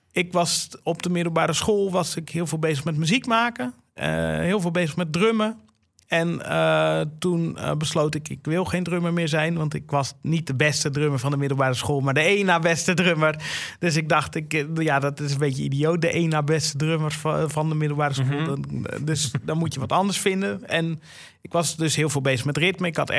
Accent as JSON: {"language": "Dutch", "town": "Sneek", "region": "Friesland", "country": "Netherlands", "tie": "born or raised there", "said": "Er was een klein antiquariaat in Sneek, waar ik ben opgegroeid."}